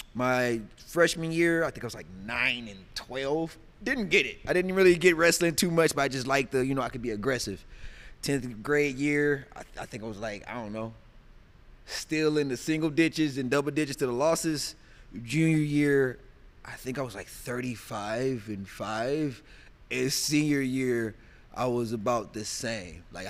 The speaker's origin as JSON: {"language": "English", "town": "Cleveland", "region": "Ohio", "country": "United States", "also_born_or_lived": "Lakewood", "said": "Well, I'm from Cleveland, Ohio. St. Clair. We moved around a lot. You know, we went from hood to hood to hood until we moved to our first suburb in Lakewood."}